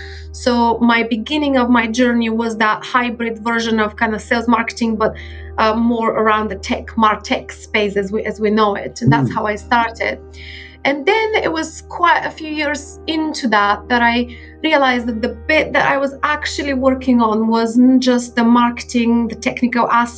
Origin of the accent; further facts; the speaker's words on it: Bulgaria; moved away as an adult; I was born and raised in Bulgaria, actually, in the 80s in Bulgaria